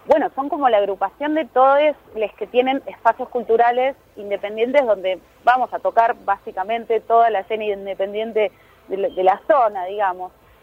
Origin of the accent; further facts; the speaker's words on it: Buenos Aires Province, Argentina; Zona Oeste, que es conurbano bonaerense, la provincia de Buenos Aires, que yo soy de allá, no, o sea, no soy originalmente porteña, sino que soy como de provincia